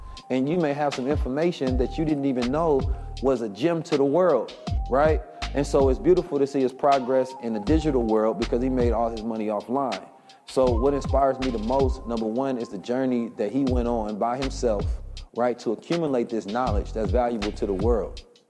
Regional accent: Oakland, California, United States; I grew up in Oakland, California.

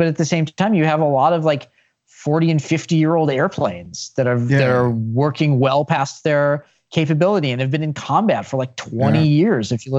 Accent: Chicago, Illinois, United States; My favorite sports conspiracy, because I grew up in Chicago

